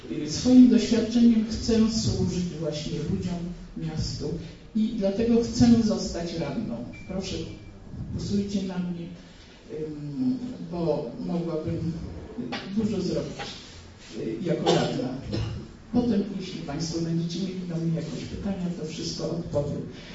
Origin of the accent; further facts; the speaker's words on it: Gdańsk, Pomeranian Voivodeship, Poland; also born or lived in Lithuania; Urodziłam się na Litwie, ale wychowałam się w Gdańsku od 1953 roku i wykształciłam się, bo Gdańsk był moją bazą jedyną.